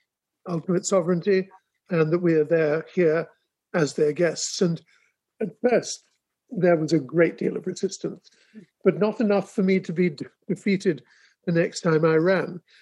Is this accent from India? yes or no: no; England, United Kingdom; now in United States; which of course, being an Englishman, I had to learn.